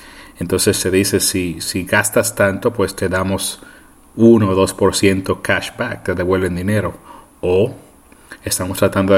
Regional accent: Puerto Rico; now in United States; especialmente aquí, en los Estados Unidos, pero incluso yo crecí en Puerto Rico

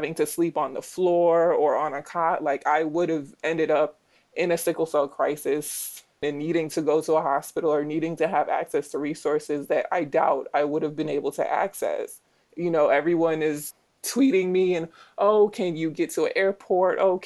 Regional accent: Jamaica; born there; moved away; So I was born in Jamaica. I immigrated here when I was younger. I've been here maybe 20 years now.

